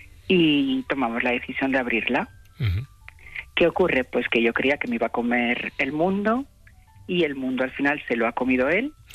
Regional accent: Ciudad Real, Castilla-La Mancha, Spain; vivimos en una ciudad pequeña, somos de Ciudad Real

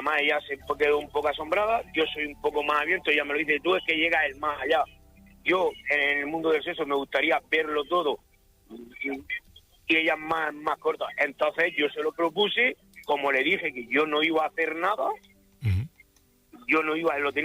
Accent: Alicante, Valencian Community, Spain; yo soy de Alicante

